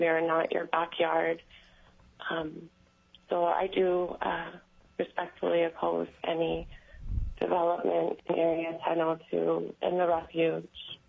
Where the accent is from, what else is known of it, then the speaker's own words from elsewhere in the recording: Unalakleet, Alaska, United States; I'm originally from Unalakleet.